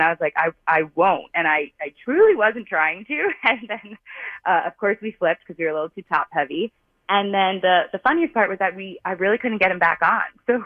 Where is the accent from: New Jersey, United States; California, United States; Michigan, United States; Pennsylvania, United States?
New Jersey, United States; Yeah, so I grew up, born and raised in Jersey and North Jersey, and then I went to UConn for college